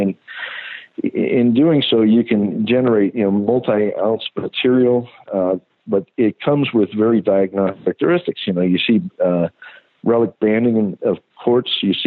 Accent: Colorado, United States; When I grew up here in Colorado, I actually cut my teeth on the alkaline systems in my backyard, which is Boulder County

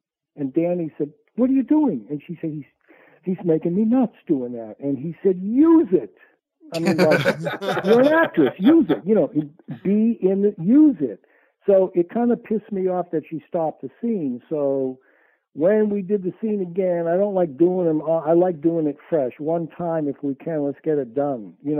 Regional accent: Massachusetts, United States; then coming back here for the winters, because I'm not going to spend a winter in Massachusetts. But I'm originally from Mass.

